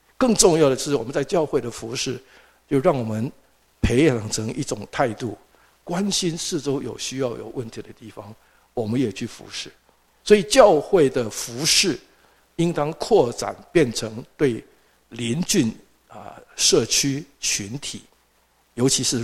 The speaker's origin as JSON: {"language": "Chinese", "country": "Taiwan", "also_born_or_lived": "Atlanta, United States", "said": "就好像我们在学校啊，原谅我讲台湾的背景，要上三民主义课，大家都很没有什么兴趣"}